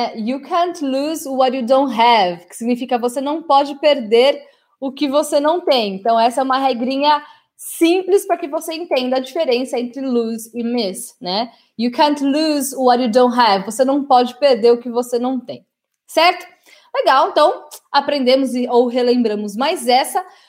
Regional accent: Brazil; born there; Eu nasci no Brasil, aprendi português e depois eu fui aprender inglês.

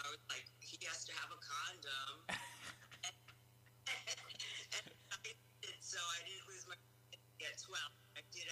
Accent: Long Island, New York, United States; I'm originally from Strong Island, New York.

